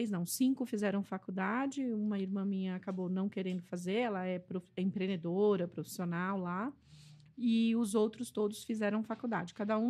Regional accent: São José da Tapera, Alagoas, Brazil; born there; Onde eu nasci, não tinha cartório. Que se chama São José da Tapera, porque era um povoado no sertão de Alagoas.

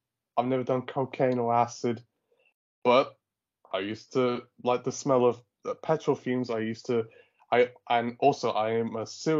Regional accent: United Kingdom; I know we're both British.

